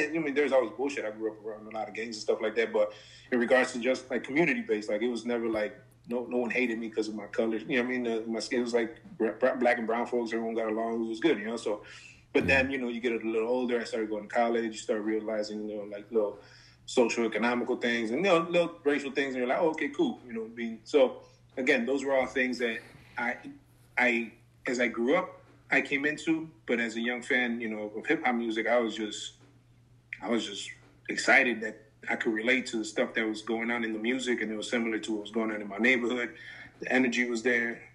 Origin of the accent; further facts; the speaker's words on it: Chicago, Illinois, United States; I was born in Humboldt Park. I grew up in the, what is now like the Wicker Park, Bucktown area, for the first couple of years, and then in the Hermosa area after that. So mostly west side, and then northwest side of Chicago